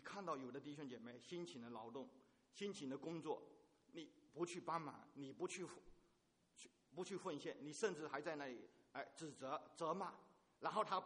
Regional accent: Fujian, China; 那我是从福建农村来的，我小的时候山上去砍柴，

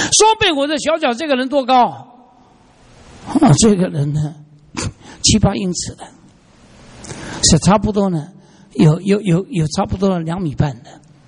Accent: Hong Kong; 因为我是香港人，所以我可以上去，外国人不可以上去的。

